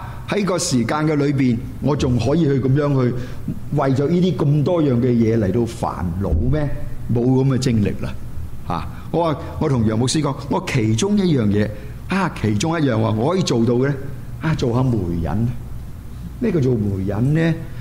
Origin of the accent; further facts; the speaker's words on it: Guangdong, China; 咁咧就我哋廣東人咧就好簡單，就係、是、叫做食正嗰條水啊！